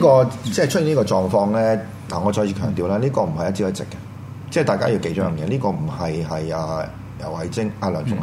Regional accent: Hong Kong; accent: Cantonese; 這個就是為什麼我們廣東話一句發誓當食生菜

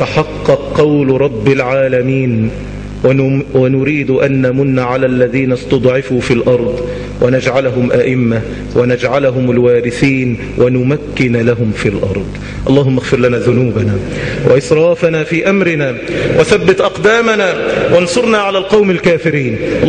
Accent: Egypt; اللهم اجعل بلادنا مصر بلد أمن وأمان

